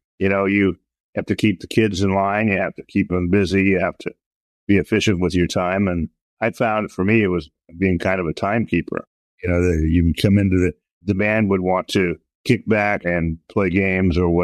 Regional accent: San Jose, California, United States; I grew up in San Jose. So music came through.

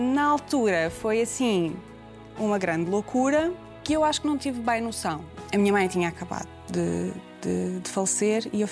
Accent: Parreira, Santarém, Portugal; also born or lived in Almeirim; now in Lisbon, Portugal; E é como se a minha infância na Parreira fosse um ciclo e depois quando mudei para Almeria fosse outro ciclo e quando vim para Lisboa estudar economia fosse outro ciclo.

